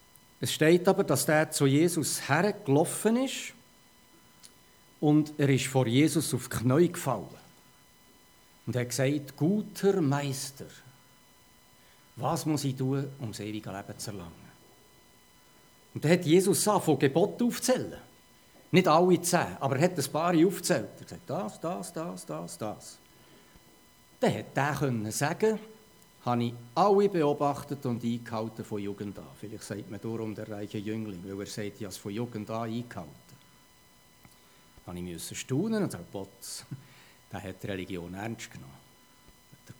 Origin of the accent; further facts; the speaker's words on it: Switzerland; Und ich als Schweizer habe mir so gedacht